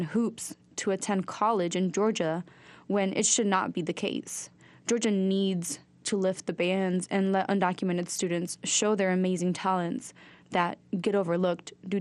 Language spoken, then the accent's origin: English; Uruguay; now in United States; I was born on February 16th, 1996, in Uruguay.